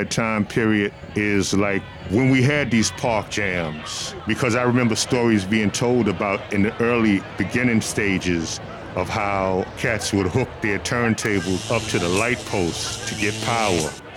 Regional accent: Brooklyn, New York, United States; So let's begin talking about growing up in Brooklyn. Growing up in Brooklyn, man, I just remember going to like the block parties in the 70s

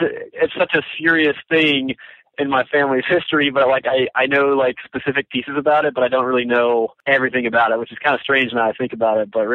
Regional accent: Virginia, United States; born there; also born or lived in Texas / New York; my dad was in the Army, so we moved around a little bit. Like, I lived in Texas when I was younger. I was born in Virginia, actually, and we lived up in upstate New York for a while.

